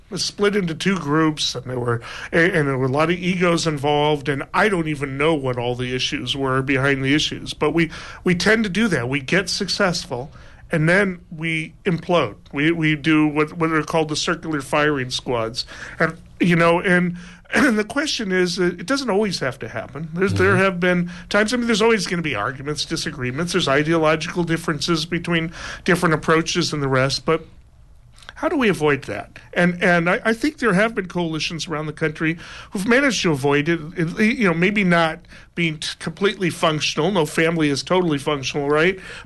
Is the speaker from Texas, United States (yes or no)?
no; California, United States; I come from the Bay Area, too. I don't really consider any part of Humboldt County urban